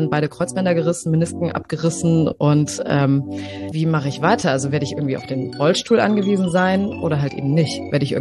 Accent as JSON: {"language": "German", "town": "Bergisch Gladbach", "region": "North Rhine-Westphalia", "country": "Germany", "said": "Wenn ich dann sage, ich komme aus Bergisch Gladbach"}